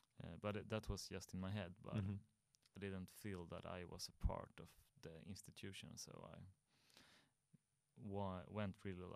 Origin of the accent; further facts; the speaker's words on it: Strängnäs, Södermanland, Sweden; English is a second language; I started out in playing bass in a band back in my hometown Strängnäs